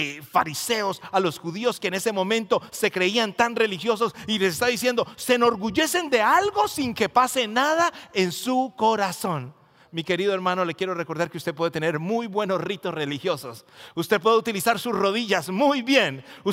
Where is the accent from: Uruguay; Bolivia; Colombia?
Colombia; yo de judío no tengo nada, soy colombiano, con unido con africano y con algo de español, y bueno, tengo una mezcla rara ahí, pero de judío no tengo.